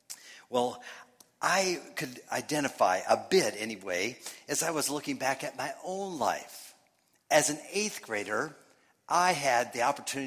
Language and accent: English; Minnesota, United States; I mean, I was from Minnesota. My wife's from Nebraska. We met in Iowa, and that's about the only thing I like about Iowa.